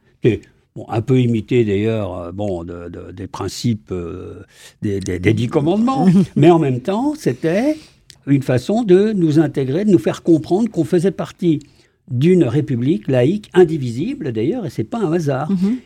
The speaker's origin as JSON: {"language": "French", "region": "Grand Est", "country": "France", "said": "nous, en Lorraine. On est Lorrain."}